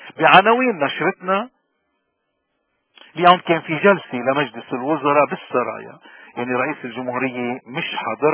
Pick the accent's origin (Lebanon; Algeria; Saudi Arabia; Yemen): Lebanon; شو الكارثة اللي ضاربتنا كلبنانيين وين ما كنا، بلبنان أو بلاد الاغتراب؟